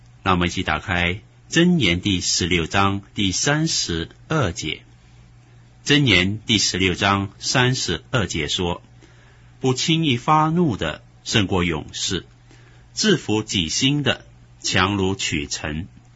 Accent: China; 我是一个中国人，我受的是传统教育，很注重修养

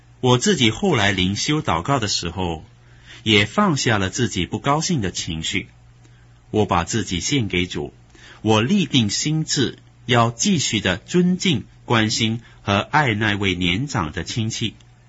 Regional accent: China; 我是一个中国人，我受的是传统教育，很注重修养

